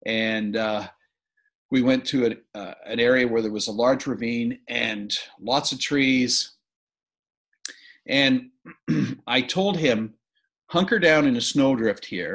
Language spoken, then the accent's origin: English; Manitoba, Canada; When I grew up in Manitoba, every year, hunting was the big thing.